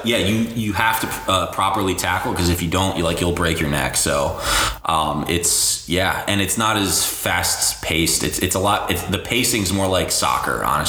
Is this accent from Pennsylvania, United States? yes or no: yes; Philadelphia, Pennsylvania, United States; I'm from Philly, I play rugby